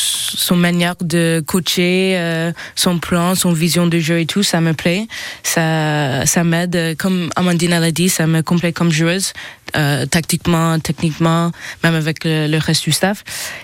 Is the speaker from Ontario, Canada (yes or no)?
yes; Toronto, Ontario, Canada; now in France; Moi, Toronto.